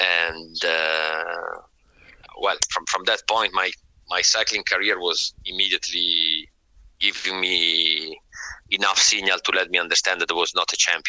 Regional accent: Milan, Lombardy, Italy; English is a second language; now in Cassinetta, Italy; Well, I grew up in Milano City. I moved here in Casinetta a bit later when I was married then.

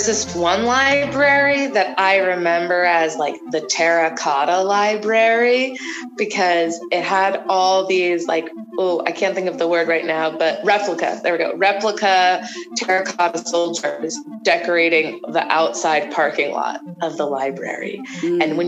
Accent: Florida, United States; I grew up in Florida, so it's beautiful oak, live oak trees

